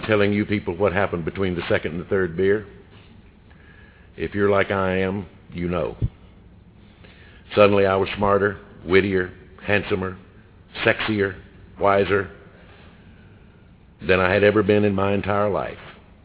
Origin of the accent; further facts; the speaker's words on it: Georgia, United States; some friends invited me to go from my little town that I grew up in North Georgia into South Carolina.